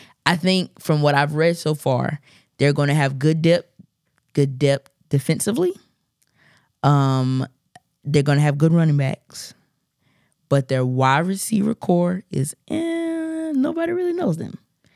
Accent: South Carolina, United States; Because I am from South Carolina, but I don't root for Clemson nor South Carolina.

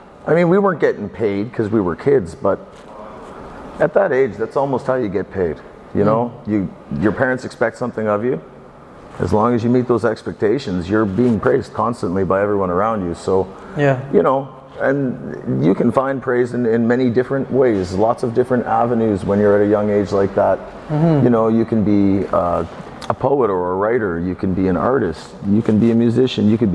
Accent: Fort McMurray, Alberta, Canada; growing up in Fort McMurray, man, you had to find out you know, what you were going to do with your day by being creative.

